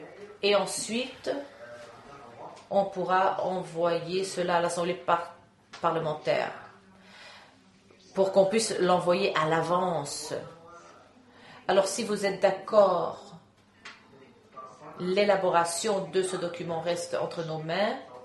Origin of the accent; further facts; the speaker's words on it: Coimbra, Coimbra District, Portugal; Moi, je ne suis pas de Lisbonne, je viens de Coimbra.